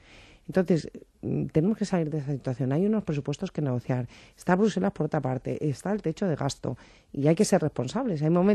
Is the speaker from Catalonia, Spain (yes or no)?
yes; Catalonia, Spain; porque venimos de Cataluña, sabemos lo que es el independentismo